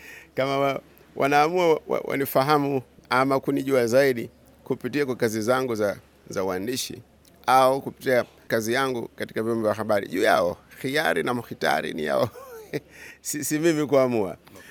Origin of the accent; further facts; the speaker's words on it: Kenya; born there; mimi sikuzaliwa Uswahilini. Nimezaliwa Kenya bara